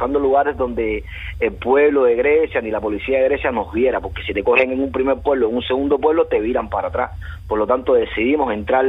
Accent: Cuba; moved away as an adult; now in Greece; nos identificamos que somos 5 cubanos y que estamos pidiendo asilo

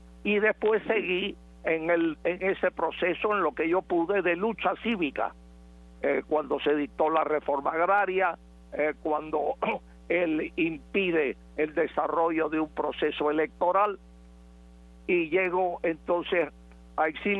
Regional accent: Havana, Cuba; born there; Bueno, yo nací en La Habana, 1936.

